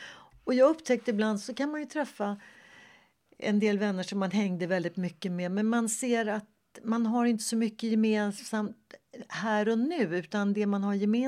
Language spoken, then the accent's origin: Swedish; Sweden; Jag har ju varit hemma i Sverige och vädret, ja, men det har ju varit varierande.